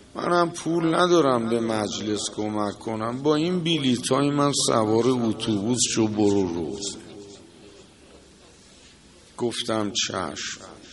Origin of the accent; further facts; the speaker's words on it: Tehran, Tehran Province, Iran; اصفهانی هستی؟ گفتم نه. گفت کجایی هستی؟ من تهران.